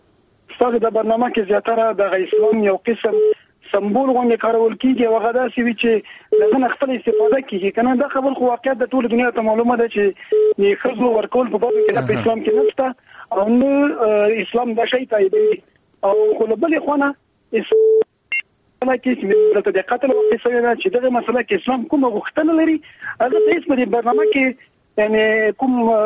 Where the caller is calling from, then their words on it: Mazar-i-Sharif, Balkh, Afghanistan; زه خو د مزار نه صرف تماس کوم